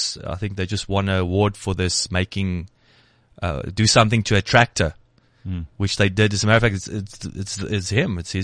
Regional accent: Welkom, Free State, South Africa; I grew up in Welkom, learned to fight there.

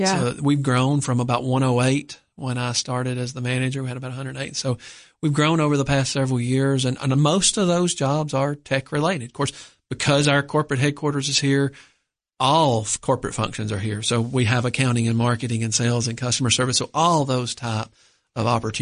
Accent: Salina, Kansas, United States; I'm from Salina originally, so we serve that.

